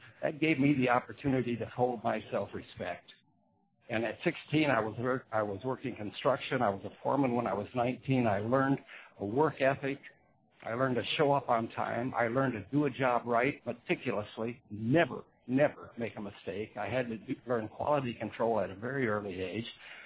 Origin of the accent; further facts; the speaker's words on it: South Dakota, United States; When I grew up in South Dakota, my dad was a minister after the Depression. We lived below the poverty level and didn't know it.